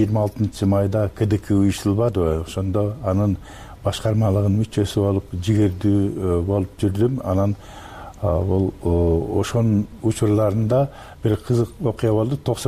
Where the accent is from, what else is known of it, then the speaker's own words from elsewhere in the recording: Naryn, Naryn Region, Kyrgyzstan; Нарын шаарында №1 токтобол атындагы мектепте окуп жүргөндө